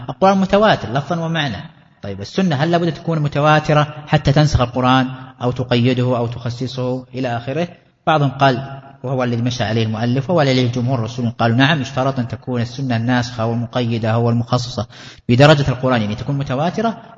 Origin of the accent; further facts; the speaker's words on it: Najd, Saudi Arabia; ما أدري عندنا في نجد، ما أدري في الأماكن الأخرى